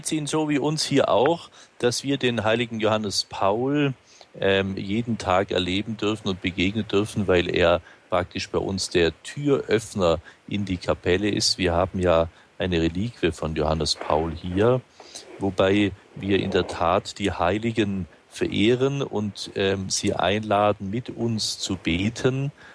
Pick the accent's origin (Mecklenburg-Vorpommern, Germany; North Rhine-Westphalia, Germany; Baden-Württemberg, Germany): Baden-Württemberg, Germany; Allmendingen; Sie wissen ja, dass ich aus Almendingen gebürtig bin.